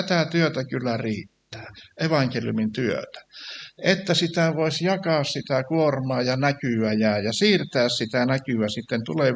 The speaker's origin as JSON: {"language": "Finnish", "region": "Savonia", "country": "Finland", "said": "minä olin savolainen"}